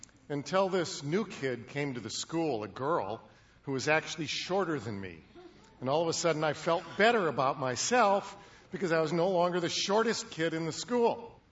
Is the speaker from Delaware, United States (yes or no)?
no; Bellwood, Illinois, United States; I grew up in Bellwood, Illinois, for most of grade school, all of grade school, actually, and went to Jefferson School there.